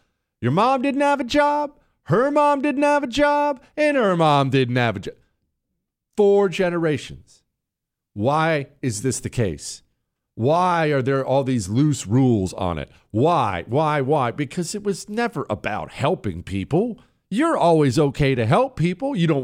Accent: Omaha, Nebraska, United States; 5 sex traffickers were arrested in my hometown of Omaha, Nebraska. One of them was living on my street.

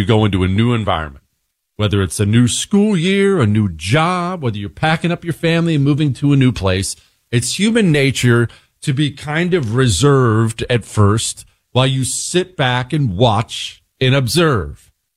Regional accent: New York, United States; now in Texas, United States; from New York. I had to get here to escape that Democrat hellhole.

